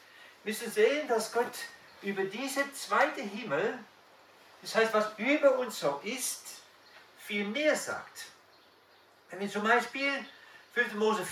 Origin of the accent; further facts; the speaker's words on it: Netherlands; German is a second language; Ich habe festgestellt, also ich als Holländer ticke anders, denke anders.